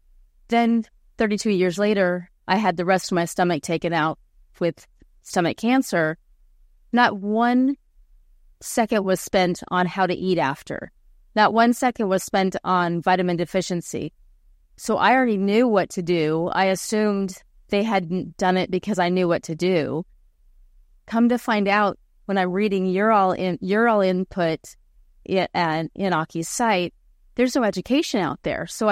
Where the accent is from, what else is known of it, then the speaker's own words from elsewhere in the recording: San Diego, California, United States; I am from San Diego